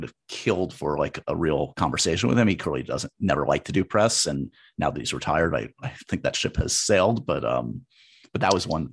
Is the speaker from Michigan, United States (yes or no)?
no; New York City, New York, United States; I grew up in New York City, loved movies, TV, New York Yankees.